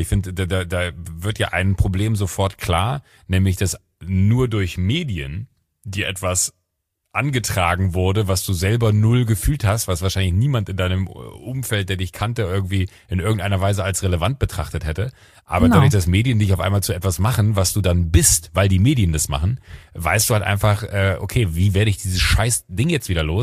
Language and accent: German; Germany; Ich bin zwar hier in Deutschland aufgewachsen, fühle mich auch als Deutsche